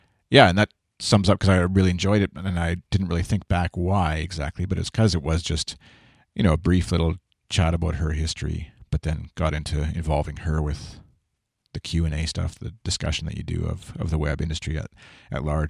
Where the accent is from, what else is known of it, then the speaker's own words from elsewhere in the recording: Canada; Well, I think especially I'm Canadian. I'm mm-hmm. from Canada.